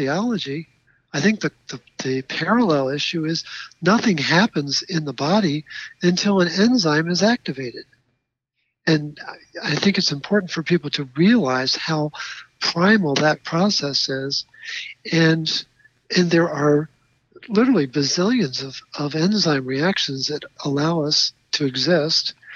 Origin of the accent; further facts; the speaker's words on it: Baltimore, Maryland, United States; I'm a city boy. I mean, I grew up in Baltimore.